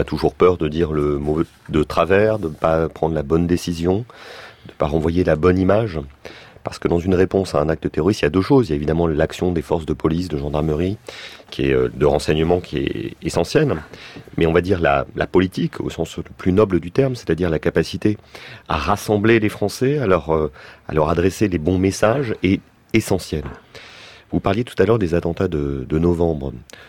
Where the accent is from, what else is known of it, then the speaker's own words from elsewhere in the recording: Paris, Île-de-France, France; je suis parisien et que c'était à côté de chez moi